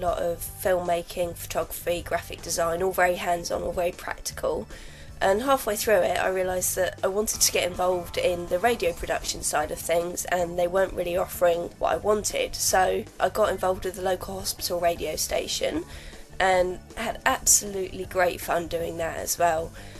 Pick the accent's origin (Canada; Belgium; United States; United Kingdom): United Kingdom; Brighton, South East England; now in Exeter, United Kingdom; I'm originally from Brighton, though for the last 3 years I have lived in Exeter.